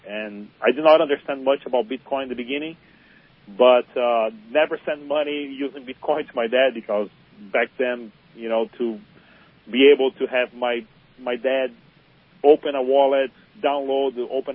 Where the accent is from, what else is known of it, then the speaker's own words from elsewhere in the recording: Brazil; now in Indiana, United States; I'm from Brazil, but I live in beautiful sunny Indiana, and I needed to run away from the winter for a little bit.